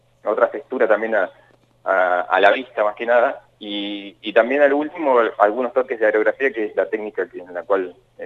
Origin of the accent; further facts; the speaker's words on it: La Pampa, Argentina; now in Catamarca, Argentina; Sí, yo soy de La Pampa, pero vivo acá ya hace 3 años aproximadamente.